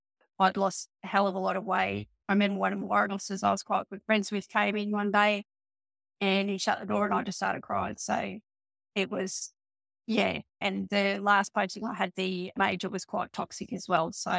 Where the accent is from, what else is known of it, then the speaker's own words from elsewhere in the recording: Townsville, Queensland, Australia; So I'm from Townsville up in Northern Queensland.